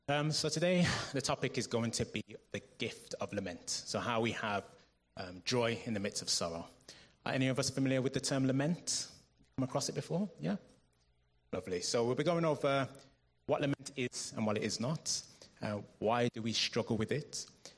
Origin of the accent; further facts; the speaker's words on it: Jamaica; Starting with my own heritage, I'm Jamaican.